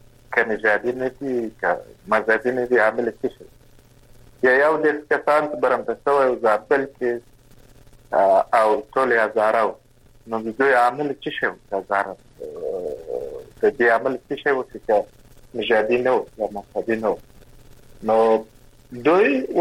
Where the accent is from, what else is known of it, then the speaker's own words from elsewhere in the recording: Kandahar, Afghanistan; موږ د کندهار یم